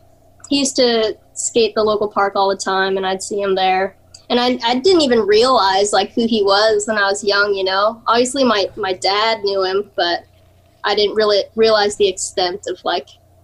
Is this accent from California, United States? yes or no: yes; San Bernardino, California, United States; My parents, when I was young, they bought a house out in San Bernardino. So I grew up skating like in the Badlands and stuff.